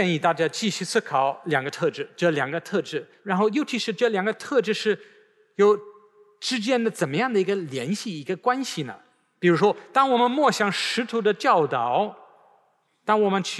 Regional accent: United Kingdom; 我们英国人容易把自己的房子当做一个城堡

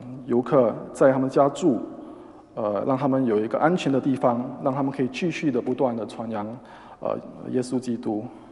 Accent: Singapore; 他们知道我是从新加坡来的

